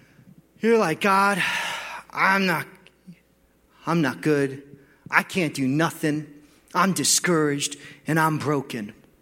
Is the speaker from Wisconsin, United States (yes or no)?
yes; Wisconsin, United States; I'm from Wisconsin. And here's what we do for fun. We go mudding for fun.